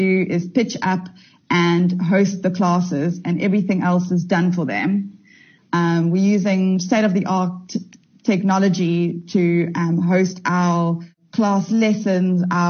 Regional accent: Durban, KwaZulu-Natal, South Africa; I was raised in Durban from early days. We were raised to really think out of the box.

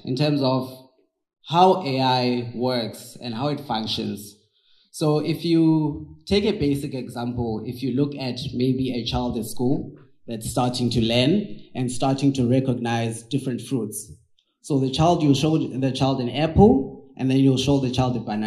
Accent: Eastern Cape, South Africa; English is a second language; the person that's standing in front of you is from the Eastern Cape, born and bred in the Eastern Cape.

